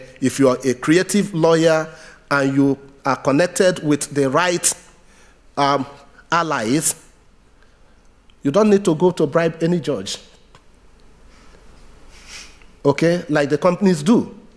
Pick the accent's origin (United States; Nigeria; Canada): Nigeria; working with me as a Nigerian lawyer.